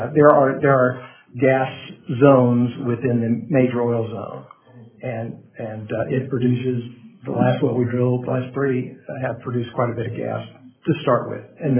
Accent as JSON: {"language": "English", "town": "Kenai", "region": "Alaska", "country": "United States", "tie": "born or raised there", "said": "You know, I grew up here. I'm from Kenai"}